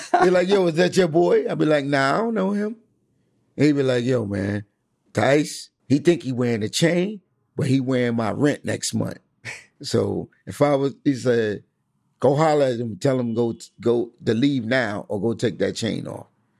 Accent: Bronx, New York, United States; I grew up in the South Bronx, and, you know, I've been around, you know, entertainers and gangsters and drug dealers, pimps, all my life.

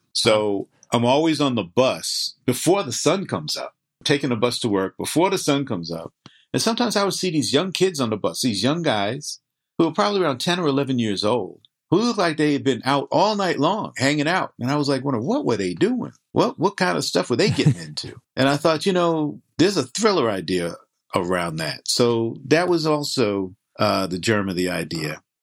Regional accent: Newark, New Jersey, United States; recalled my adventures, you know, growing up in the projects in Newark

